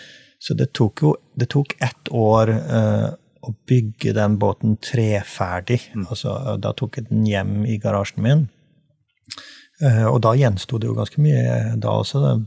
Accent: Trøndelag, Norway; now in Sørlandet, Norway; altså som trønder, eksiltrønder da, siden jeg bor på Sørlandet

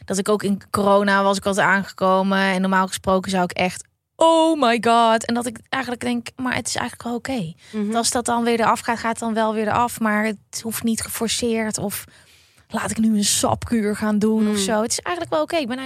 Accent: Uden, North Brabant, Netherlands; Ja, ik kom uit Uden en dan heb je zo'n winkel.

